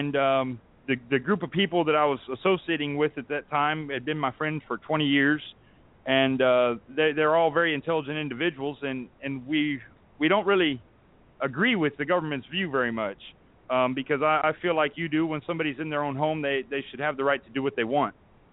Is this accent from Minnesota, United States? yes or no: no; Texas, United States; I'm from South Texas, you know, so it's really like it sounds like a fairy tale to me.